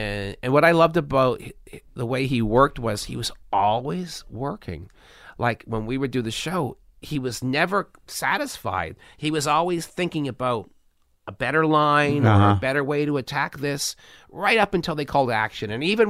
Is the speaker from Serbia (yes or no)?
no; Canada; I'm Canadian.